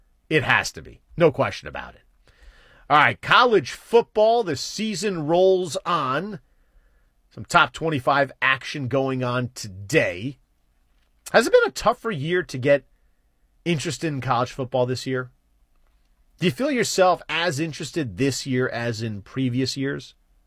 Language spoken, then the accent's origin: English; East Coast, United States; And listen, I was born and raised on the East Coast, and college football, especially Northeast, is not as big, right?